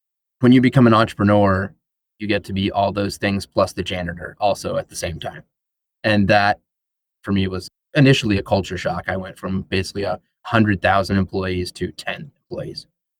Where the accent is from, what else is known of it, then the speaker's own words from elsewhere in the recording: Dallas, Texas, United States; Born and raised in Dallas, still here.